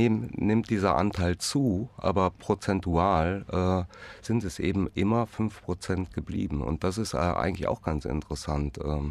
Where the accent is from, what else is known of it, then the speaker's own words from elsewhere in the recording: Rhineland, Germany; also born or lived in Zürich; ich komme aus dem Rheinland, da habe ich das nie gehört.